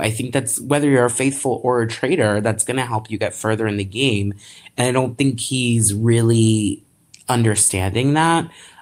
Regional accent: Philadelphia, Pennsylvania, United States; I'm also from Philly, where Jason Kelce played on the Eagles.

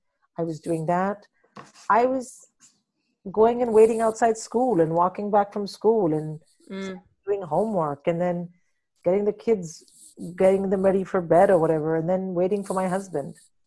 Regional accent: India; moved away; I didn't grow up here. I grew up in India.

